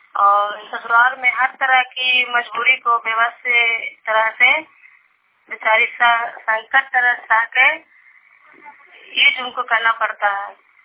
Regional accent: Kurama, India; मेरा गांव कुरामा है

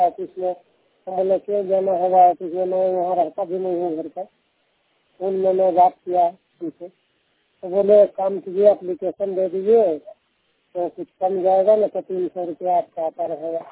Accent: Sikandra, Bihar, India; सिकंदरा का निवासी हूँ, जमुई में सिकंदरा डिस्ट्रिक्ट जमुई बिहार।

